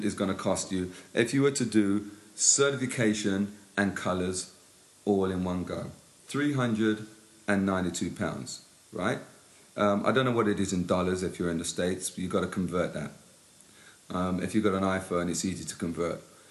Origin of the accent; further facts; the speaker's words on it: London, United Kingdom; born there; I was born in London. My parents still live in London. And I just choose to live just on the tip of London.